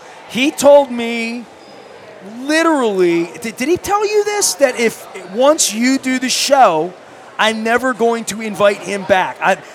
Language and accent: English; Dundalk, Maryland, United States; dude, I'm from Dundalk. I've opened 10,000 crabs, you know, not even facetiously. I used to pull them out of the back river in the Bear Creek.